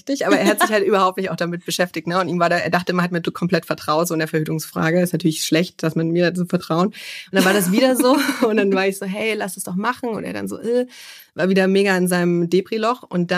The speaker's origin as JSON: {"language": "German", "town": "Munich", "region": "Bavaria", "country": "Germany", "said": "ich komme aus München, ich bin freiberufliche Regisseurin und ich habe ein Kind, einen Jungen und der ist 3 Jahre alt, ein bisschen über 3 Jahre alt."}